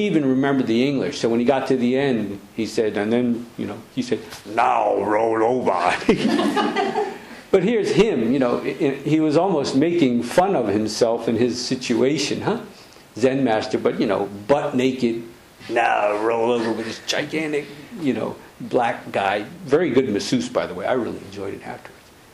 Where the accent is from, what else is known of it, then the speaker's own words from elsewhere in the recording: United States; Yeah, I'm American, but I don't know everything about America.